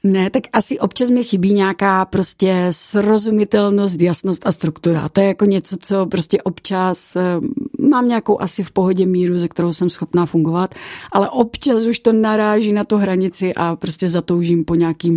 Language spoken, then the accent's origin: Czech; Brno, South Moravian Region, Czechia; protože já jsem z Brna, tak říkám, to asi jako nevíde.